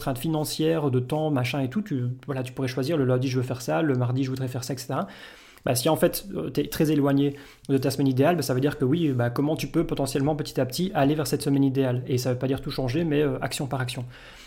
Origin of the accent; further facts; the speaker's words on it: Liège, Wallonia, Belgium; En Belgique, on a la chance, je suis de Liège.